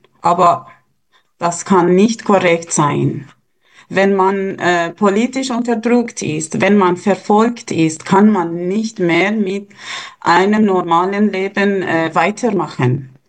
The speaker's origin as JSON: {"language": "German", "country": "Iran", "second_language": "German", "said": "Wir als Iraner, die da sind, hatten politische Aktivitäten im Iran und sind wir hier auch exilpolitisch aktiv."}